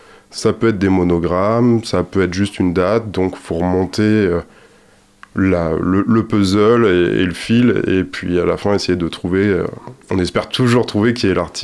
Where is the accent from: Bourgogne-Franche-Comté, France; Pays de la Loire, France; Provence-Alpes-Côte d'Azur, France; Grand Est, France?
Pays de la Loire, France; revenir sur mes terres, entre guillemets, parce que je suis du Saumurois